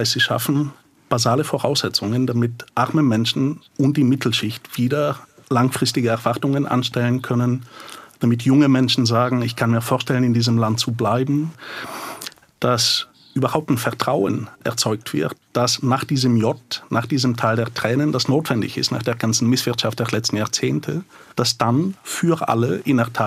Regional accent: Bulgaria; now in Germany; Ich bin selber in Bulgarien aufgewachsen und habe in den 90er Jahren eine Hyperinflation durchgemacht.

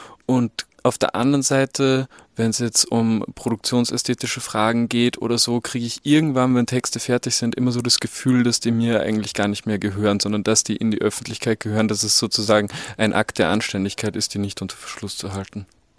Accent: Vöcklabruck, Upper Austria, Austria; also born or lived in Ebensee / Gmunden / Berlin / Vienna; ich komme aus Vöcklabruck und Ebensee und Gmunden und Berlin und Wien und Hannover.

